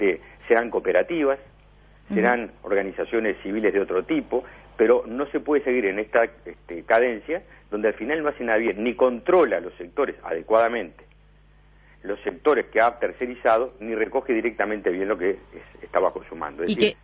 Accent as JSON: {"language": "Spanish", "region": "Montevideo", "country": "Uruguay", "said": "sobre como montevideano que soy"}